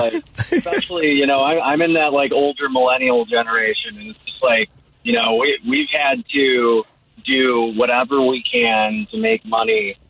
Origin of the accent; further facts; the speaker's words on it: Riverside, Illinois, United States; also born or lived in Chicago; I was born in Chicago and grew up in Riverside. I came from a family of musicians.